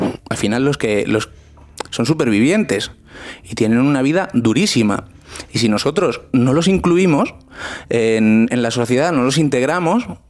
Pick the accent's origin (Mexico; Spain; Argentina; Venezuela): Spain; un español como yo, médico como yo, es casi un imperativo legal trabajar porque en mi país no suceda lo que sucede en Italia